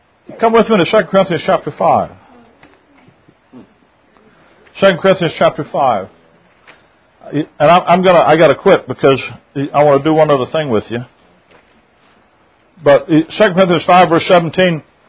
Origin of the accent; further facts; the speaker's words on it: the South, United States; I can't help being a Southerner.